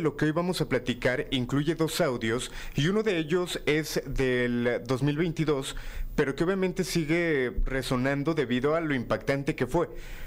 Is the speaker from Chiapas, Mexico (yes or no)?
no; Tulancingo, Hidalgo, Mexico; yo soy de Hidalgo, pero...